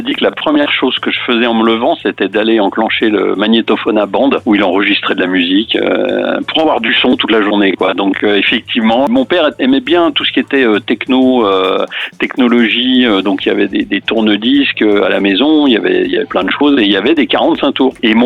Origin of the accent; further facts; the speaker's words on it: Annecy, Auvergne-Rhône-Alpes, France; born there; Et je suis né à Annecy, donc c'est pas loin de Lyon.